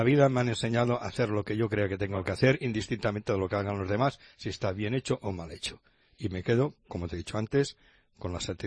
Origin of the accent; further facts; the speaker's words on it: Catalonia, Spain; Yo creo que yo, jugador de fútbol catalán, y me siento catalán